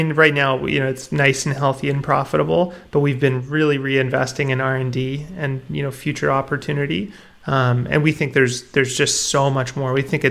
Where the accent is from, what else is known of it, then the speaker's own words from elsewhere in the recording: Canada; Yeah, I'm Canadian. Okay. I grew up here.